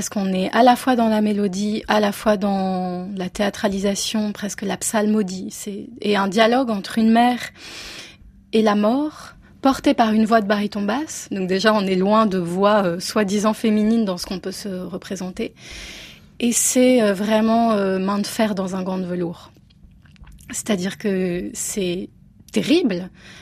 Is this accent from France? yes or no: yes; Paris, Île-de-France, France; born there; je suis née à Paris, même si ma famille vient d'ailleurs